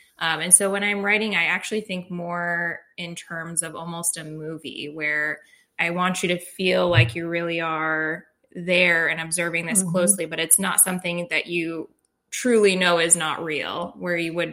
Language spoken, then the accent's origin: English; Michigan, United States; When I was younger, I grew up in Michigan. The story is also set in Michigan.